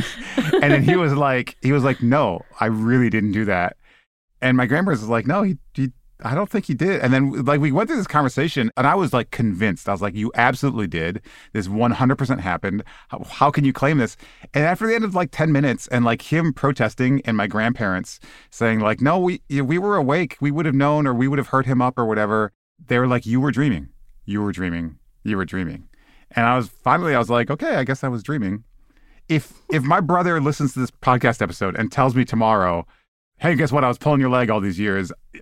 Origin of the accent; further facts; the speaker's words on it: Michigan, United States; My dad's mom and dad lived about a mile from us where I grew up in Michigan.